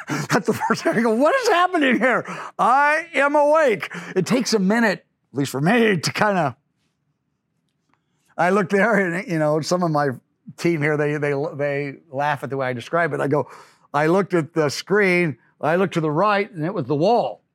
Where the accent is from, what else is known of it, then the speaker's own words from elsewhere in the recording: Missouri, United States; also born or lived in Kansas; Well, I grew up in Missouri and Kansas, so why not Kansas?